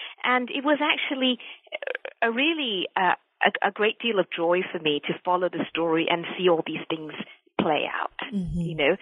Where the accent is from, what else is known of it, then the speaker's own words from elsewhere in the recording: Malaysia; I'm originally from Malaysia, and one of the great things, I think, is that Malaysia's historically been a very multi-ethnic society.